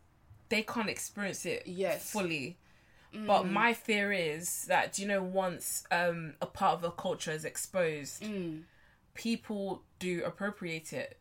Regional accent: London, United Kingdom; Like, listen, I'm British, I was born and raised in London

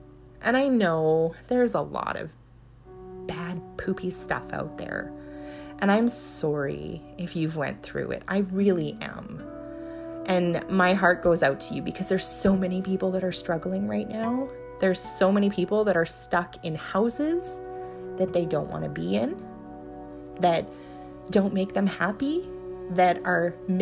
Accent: Alberta, Canada; So we're from Alberta. We've got the big cities like Calgary and Edmonton, and we have the smaller cities like Lethbridge and Red Deer.

